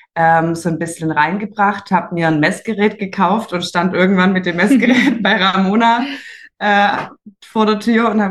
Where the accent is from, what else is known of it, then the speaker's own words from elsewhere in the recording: Besigheim, Baden-Württemberg, Germany; Wir kommen aus Besigheim, oder ich. Bin hier in Besigheim aufgewachsen und habe zwei Kinder.